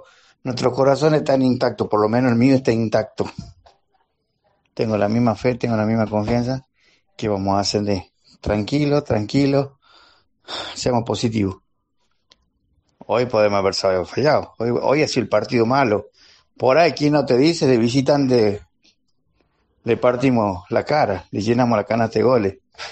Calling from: Tucumán, Argentina; Y yo desde acá de Tucumán me cruzo nadando hasta Jerez la frontera.

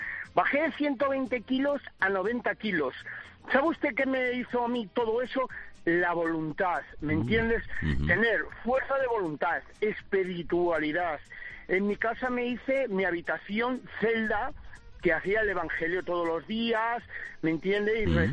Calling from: Collado Villalba, Community of Madrid, Spain; de Collado Villalba.

